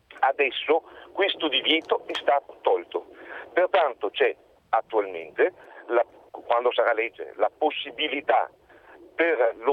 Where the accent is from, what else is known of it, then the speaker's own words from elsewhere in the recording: Veneto, Italy; Io vengo dal Veneto